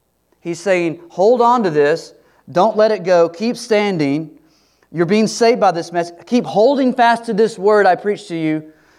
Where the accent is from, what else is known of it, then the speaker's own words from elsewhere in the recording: Dallas, Texas, United States; Dallas, Texas, where a lot of us grow up in church and we kind of have some relationship to church. We're from the Bible Belt, a lot of us.